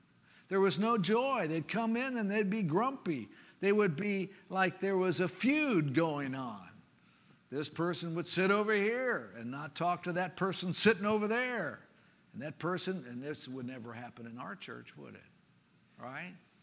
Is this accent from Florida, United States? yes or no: yes; Jacksonville, Florida, United States; It always would bother me as a child growing up in the church, and I did. I grew up in the Alliance Church in Jacksonville.